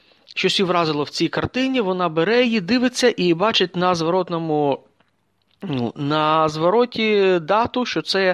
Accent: Kamianske, Dnipropetrovsk Oblast, Ukraine; Сам я родом з Кам'янського, в нас є непоганий краєзнавчий музей там.

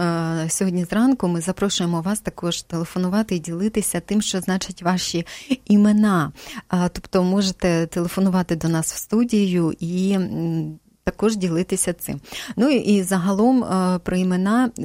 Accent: Cherkasy Oblast, Ukraine; born there; Ну, я народилася на Черкащині.

